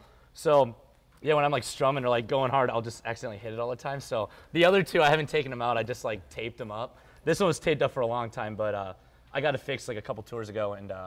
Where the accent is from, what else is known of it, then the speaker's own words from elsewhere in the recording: Benson, Minnesota, United States; I saved up all my money that I worked at our family-owned grocery store in our small town. We're from Benson, Minnesota. Really small town.